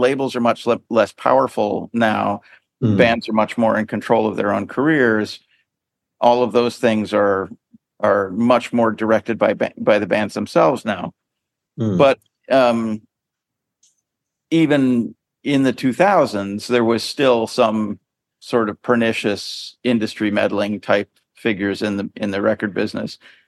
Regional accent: United States; I'm American. I've spent most of my productive life in America.

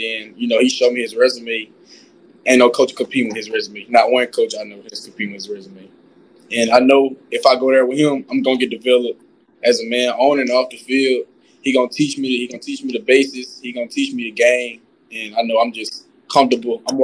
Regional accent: Alabama, United States; I'm a person from Alabama, so you rarely see people offered from Ohio State.

